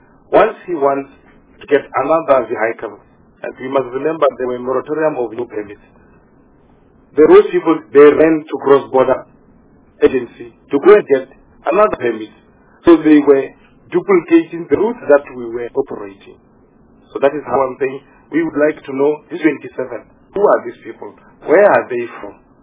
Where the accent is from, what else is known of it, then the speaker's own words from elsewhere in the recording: Free State, South Africa; I'm from Free State